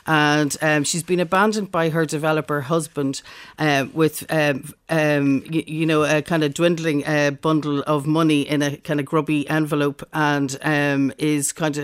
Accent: Northern Ireland, United Kingdom

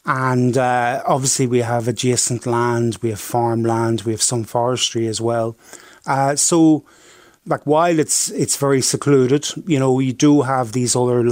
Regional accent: Northern Ireland, United Kingdom; we're from originally from County Antrim.

